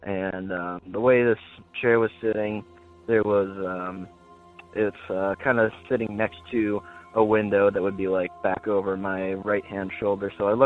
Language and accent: English; North Carolina, United States; Hey, Derek. … I'm from North Carolina.